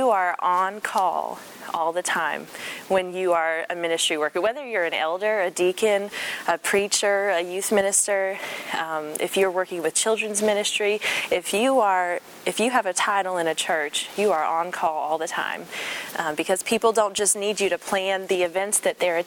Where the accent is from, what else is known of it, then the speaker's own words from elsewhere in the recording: Florida, United States; I'm originally from Florida. I grew up on the beach.